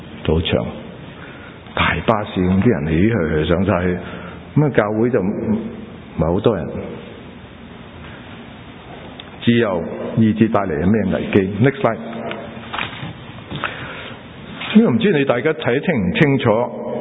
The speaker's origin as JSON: {"language": "Cantonese", "country": "United States", "said": "唔单止我哋美国人注重我哋自己嘅自由"}